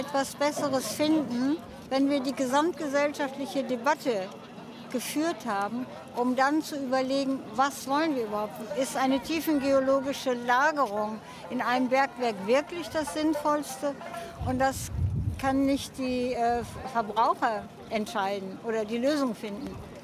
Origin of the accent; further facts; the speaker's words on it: Lower Saxony, Germany; Ja, ich komme aus der Gegend. Ich lebe im Wendland.